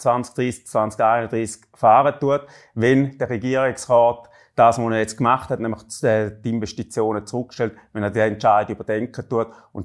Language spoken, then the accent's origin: German; Arbon, Thurgau, Switzerland; dann bin ich wieder in meiner Heimat in Arbon.